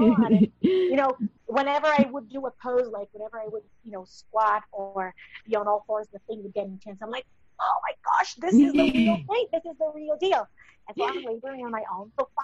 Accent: Brasília, Federal District, Brazil; English is a second language; also born or lived in Rio de Janeiro; the capital of Brazil, where we're from. I'm actually born in Rio de Janeiro, but I grew up in Brasília.

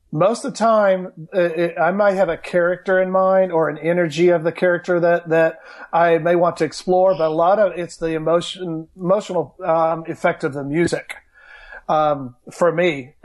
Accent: Oklahoma, United States; you got to remember where I grew up in Oklahoma. And even though I live in Texas

